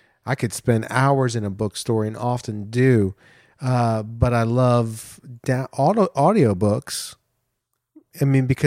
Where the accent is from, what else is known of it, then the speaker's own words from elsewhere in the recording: New Jersey, United States; Yeah, I'm from South Jersey, you know?